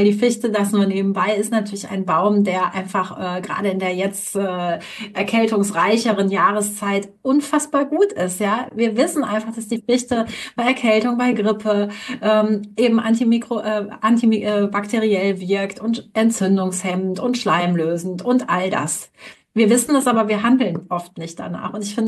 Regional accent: Rhineland, Germany; Ich bin ja auch Rheinländerin und brauche einfach dieses harte Brot.

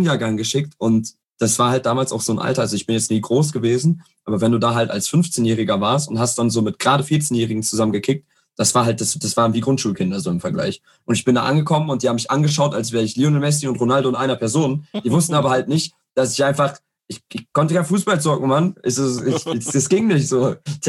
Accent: Herne, North Rhine-Westphalia, Germany; ich komme aus Herne

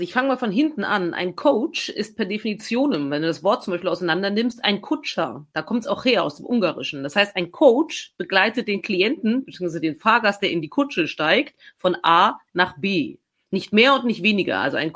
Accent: East Germany, Germany; born there; weil ich bin nämlich in der DDR geboren

